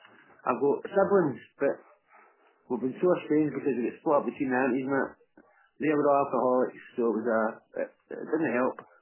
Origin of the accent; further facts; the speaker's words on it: Glasgow, Scotland, United Kingdom; now in Fife, United Kingdom; I'm a Glaswegian, and I've been in Fife a long time, but my accent has weakened a bit.